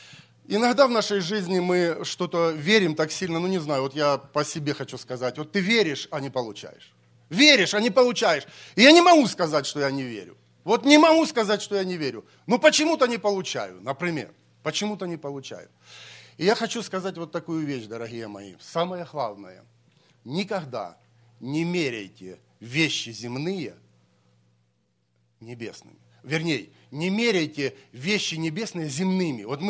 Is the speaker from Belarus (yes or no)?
no; Ukraine; now in United States; Ну и моим тоже, я еще украинец. Пытался стать гражданином Америки, но почему-то не получилась возможность.